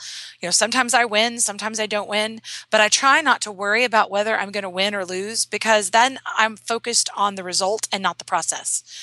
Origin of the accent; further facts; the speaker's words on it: Missouri, United States; I grew up in Missouri and I hadn't been back in the summer in a while